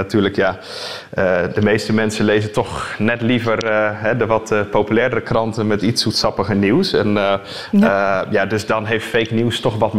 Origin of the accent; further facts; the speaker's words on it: Netherlands; als ik kijk in ieder geval naar Nederland, waar ik vandaan kom van origine